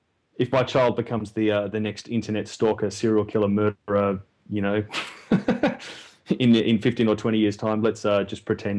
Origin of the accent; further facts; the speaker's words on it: Canberra, Australian Capital Territory, Australia; a state education back in Canberra, which is my hometown